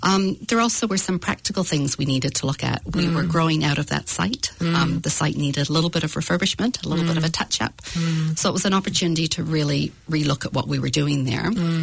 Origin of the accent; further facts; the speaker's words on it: Northern Ireland, United Kingdom; accent: mixed; also born or lived in Canada; now in New Zealand; I'm originally from Northern Ireland, did a bit of a stopover in Canada, which is where I've got this bit of a mixed accent.